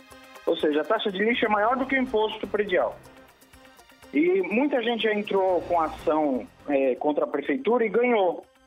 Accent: São Caetano do Sul, São Paulo, Brazil; eu sou de São Caetano do Sul.

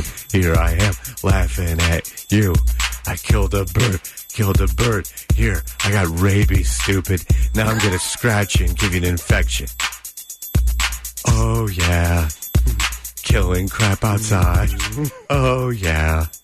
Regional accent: Michigan, United States; I grew up outside of Detroit. I've never been to Flint.

